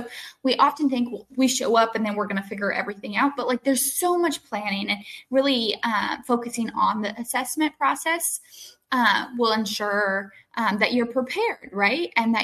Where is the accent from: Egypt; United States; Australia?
United States; New Mexico; I'm from New Mexico. I've never camped in anything probably below 65 because cold weather and me, we just don't get along, right?